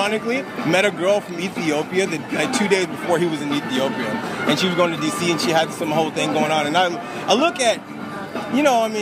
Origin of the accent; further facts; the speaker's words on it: the South, United States; I'm from the South, so I know firsthand anything that appears on TV